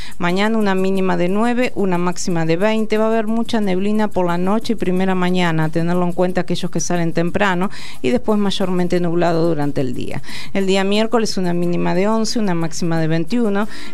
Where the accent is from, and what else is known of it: Argentina